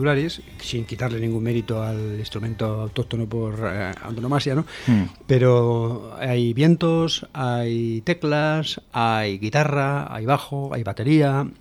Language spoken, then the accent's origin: Spanish; Santurce, Basque Country, Spain; soy de Santurce, Santurce Aldea Guay